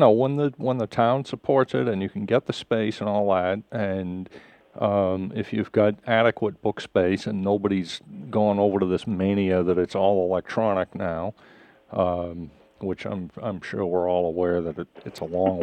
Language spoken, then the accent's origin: English; Massachusetts, United States; The one in my hometown in Massachusetts lasted until about 8 years ago.